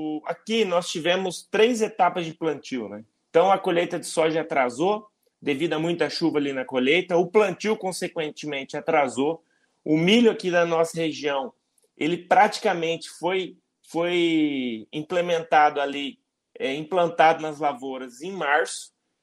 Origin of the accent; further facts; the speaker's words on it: Maringá, Paraná, Brazil; eu sou da região de Maringá, região Maringá, Londrina aqui